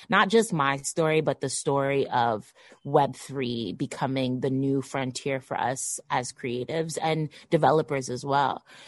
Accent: Brooklyn, New York, United States; I'm from Brooklyn, so I've watched … a lot of my career

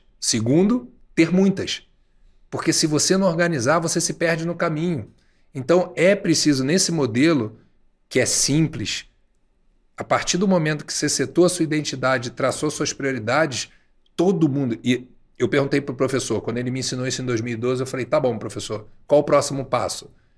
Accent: Rio de Janeiro, Brazil; E eu digo o seguinte, e eu sou carioca, né?

